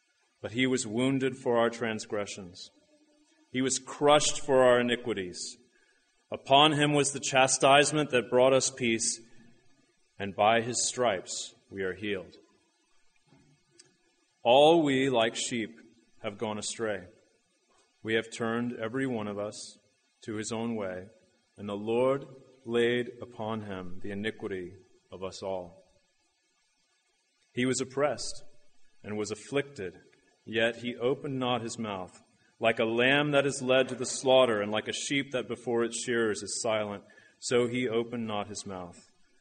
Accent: Washington, District of Columbia, United States; I'm a pastor from Washington, D.C.

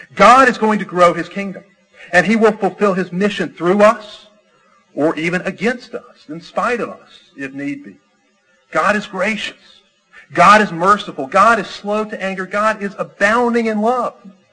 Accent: Chicago, Illinois, United States; I spent a good part of my childhood growing up in Chicago. My parents, both native Alabamians, like to say that we were prisoners of war held captive up there.

